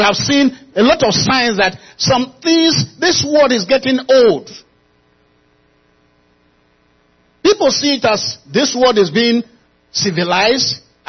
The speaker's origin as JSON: {"language": "English", "country": "Nigeria", "said": "No amount of thing you offer me to make me say, I am no longer from Nigeria. And when I get into Nigeria, there's a tribe I came from."}